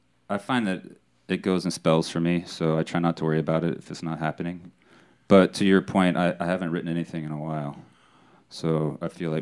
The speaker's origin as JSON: {"language": "English", "town": "Houston", "region": "Texas", "country": "United States", "tie": "born or raised there", "also_born_or_lived": "Boston", "said": "I grew up in Houston, but I lived in Boston for 13 years."}